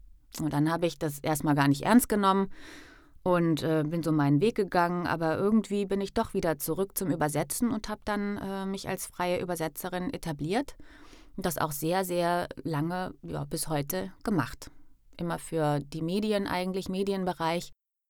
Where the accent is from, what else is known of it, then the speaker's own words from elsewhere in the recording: Ulm, Baden-Württemberg, Germany; moved away as an adult; now in Düsseldorf, Germany; Aufgewachsen bin ich in Ulm. 1994 bin ich dann nach Düsseldorf gezogen und habe Anglistik und Romanistik studiert.